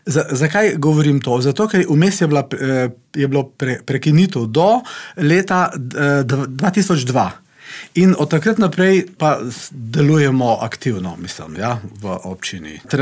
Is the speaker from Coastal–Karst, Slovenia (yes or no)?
no; Littoral–Inner Carniola, Slovenia; now in Postojna, Slovenia; Glejte, jaz dejansko prihajam iz Brkinov. Jaz sem Brkinc, ne? Iz Huj sem doma. Živimo tle v Postojni in živimo tudi na Ostrožnem Brdu